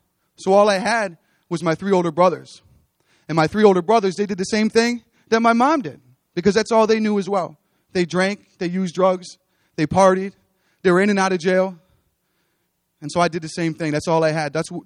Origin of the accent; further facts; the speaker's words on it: Batavia, United States; I'm here from Batavia. I grew up here, and this is where I went to school, and this is where I made all of my friends.